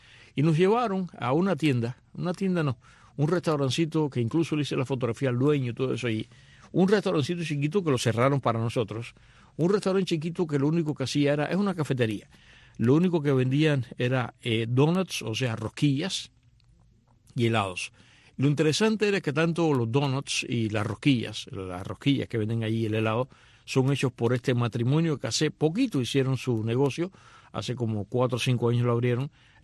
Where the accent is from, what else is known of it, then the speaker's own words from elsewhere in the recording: Cuba; moved away; cuando yo me fui de Cuba